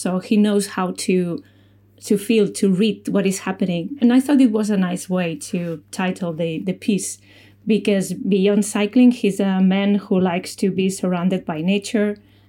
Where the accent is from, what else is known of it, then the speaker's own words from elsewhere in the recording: Spain; English is a second language; Yeah. Actually, one of my first memories of cycling actually is, well, I can say the first memory is Pedro Delgado winning his tour in 1989, I think.